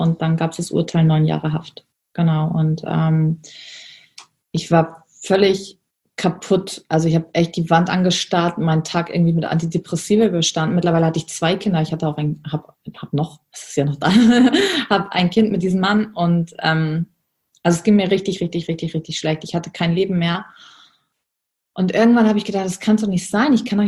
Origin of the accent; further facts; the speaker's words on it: Germany; Ich bin in der Armutsgrenze von Deutschland geboren und aufgewachsen.